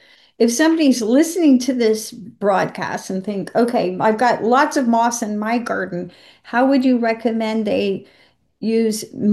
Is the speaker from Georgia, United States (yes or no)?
yes; Georgia, United States; accent: American Southern; I'm laughing at my American accent, my Southern, the aflatoxin. Of course, I'm from Georgia, home of Jimmy Carter and the Peanuts.